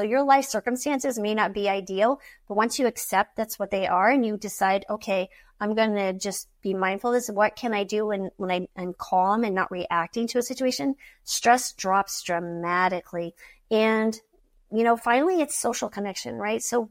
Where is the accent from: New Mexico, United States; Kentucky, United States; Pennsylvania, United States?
New Mexico, United States; So I grew up in Eastern New Mexico.